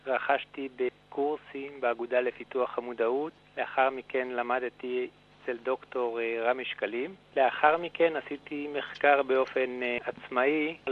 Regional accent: Ashdod, Southern District, Israel; אני יליד אשדוד.

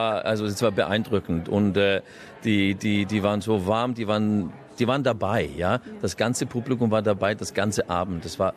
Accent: Iceland; German is a second language; Ich komme aus Island ursprünglich und ich träume über eine Australienreise, seit ich Kind war.

